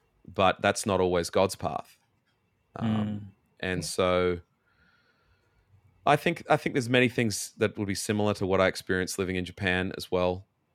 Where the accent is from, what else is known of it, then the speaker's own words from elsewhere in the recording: Australia; moved away; some things definitely in our culture here, some things happen a lot later than what I experienced growing up in Australia. Like I'd moved out of home at the age of 18 in Australia.